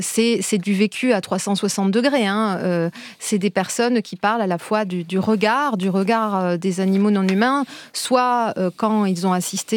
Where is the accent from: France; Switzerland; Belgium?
France; Pyrenees; Entre les brebis que je voyais paître, moi je suis des Pyrénées